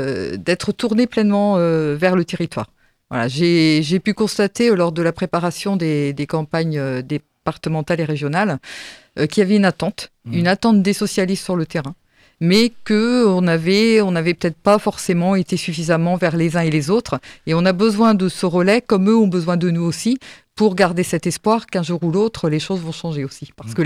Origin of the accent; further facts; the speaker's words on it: Pays de la Loire, France; moi, je suis issue des territoires aussi, du Sud-Sarthe.